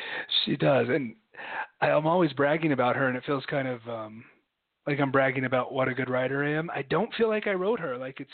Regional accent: Missouri, United States; But even growing up in Missouri, when we would drive, we visited Estes Park all the time

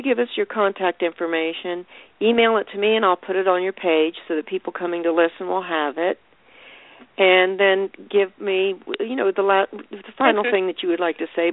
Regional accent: Ireland; I'm Irish. My people were enslaved for a long time.

